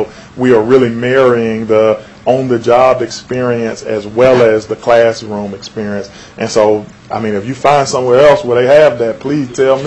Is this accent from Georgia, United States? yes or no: yes; Georgia, United States; accent: twang; So so I'm from Georgia. I know y'all hear the twang in my voice.